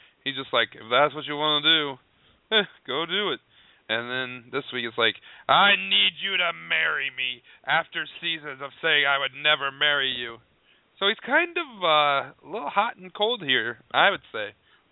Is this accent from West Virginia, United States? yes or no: no; Indiana, United States; Because I'm from Indiana. He's from Boston.